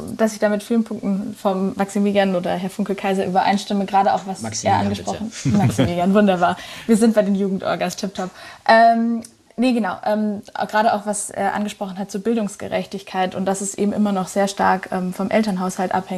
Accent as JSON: {"language": "German", "town": "Regensburg", "region": "Bavaria", "country": "Germany", "said": "ich komme ja aus Regensburg"}